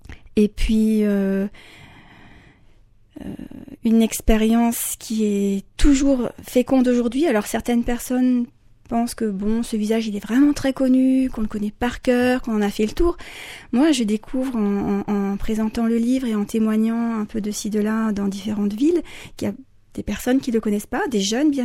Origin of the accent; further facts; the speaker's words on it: Lyon, Auvergne-Rhône-Alpes, France; Moi, Lyon, il est assez connu. Je viens de Lyon.